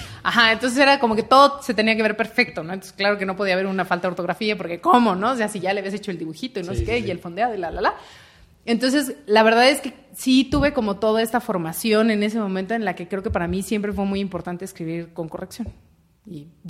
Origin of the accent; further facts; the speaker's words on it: Mexico City, Mexico; Sí, yo soy de aquí, de Ciudad de México.